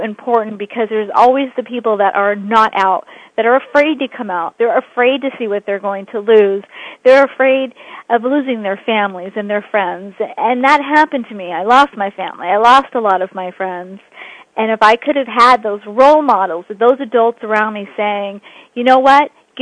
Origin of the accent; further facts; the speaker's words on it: California, United States; Since I grew up in California, and now I live on the East Coast